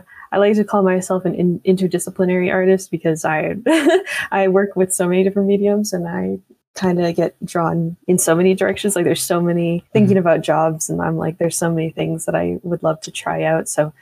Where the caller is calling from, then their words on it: Ontario, Canada; I'm in Canada, in Ontario